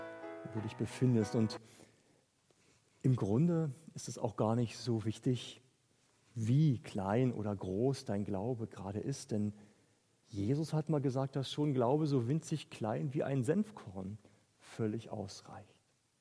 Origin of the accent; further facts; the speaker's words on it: Berlin, Germany; Es war in der Oberstufe auf dem Gymnasium in meiner Heimatstadt Berlin.